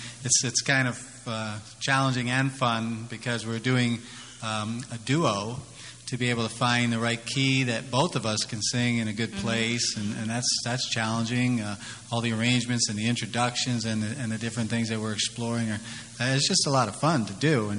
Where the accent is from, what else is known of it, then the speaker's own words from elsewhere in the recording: New York, United States; And I grew up in the Catskills, and I've pretty much played the piano my whole life, as far back as I can remember.